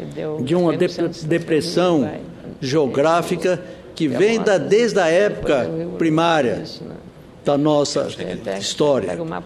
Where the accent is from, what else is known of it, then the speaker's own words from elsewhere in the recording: Mato Grosso do Sul, Brazil; lá no meu estado, Mato Grosso do Sul.